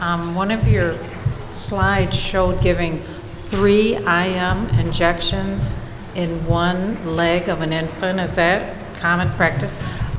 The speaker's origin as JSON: {"language": "English", "region": "Michigan", "country": "United States", "said": "And I'm from Michigan, so."}